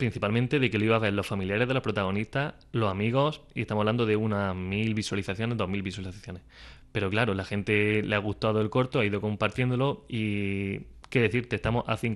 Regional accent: Santa María del Águila, Andalusia, Spain; Yo soy de Santa María del Águila.

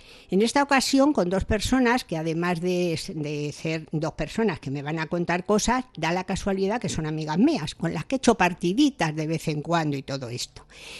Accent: Madrid, Community of Madrid, Spain; Entonces, como yo soy madrileña y me he criado en una urbe, no en una zona rural

